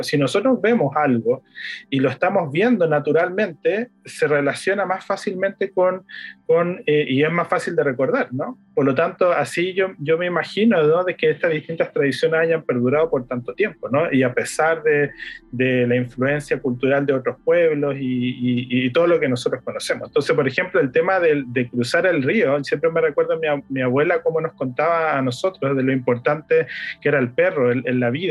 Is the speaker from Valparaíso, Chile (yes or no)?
no; Antofagasta, Chile; born there; Yo, menos mal, como nací en Antofagasta, innatamente sé nadar